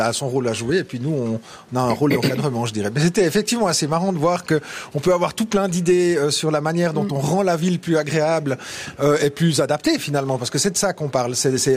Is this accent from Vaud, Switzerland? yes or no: yes; Payerne, Vaud, Switzerland; also born or lived in Lausanne; Je suis né à Payerne. J'y ai passé les 10 premières années de ma ville. Ensuite, ma famille a déménagé pour des raisons professionnelles dans la banlieue lausannoise, dans l'ouest lausannois. C'est là que j'ai passé mon adolescence, ma vie de jeune adulte.